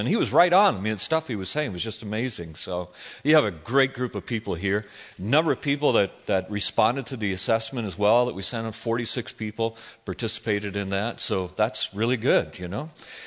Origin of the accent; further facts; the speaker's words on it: Canada; You know, I'm originally from Canada, and, you know, in Canada they got rid of all the pennies